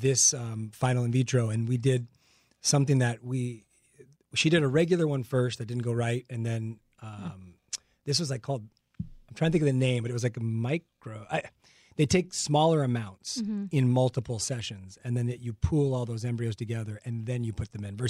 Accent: La Puente, California, United States; You know, I grew up in La Puente here in Los Angeles, but I dated a lot of Latinas.

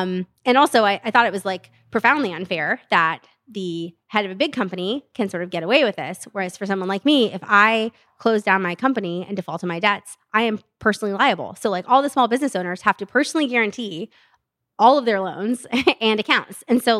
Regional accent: Stockton, California, United States; we use organic ingredients from the Central Valley. I'm from Stockton.

